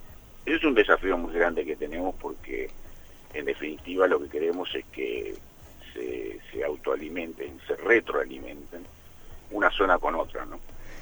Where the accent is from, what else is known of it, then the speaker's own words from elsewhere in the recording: Montevideo, Uruguay; born there; Nacimos en Montevideo, pero la vinculación con el Este para nuestra familia ha sido permanente.